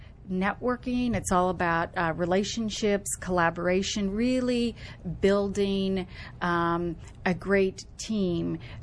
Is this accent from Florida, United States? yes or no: yes; Florida, United States; I grew up in Florida, South Florida.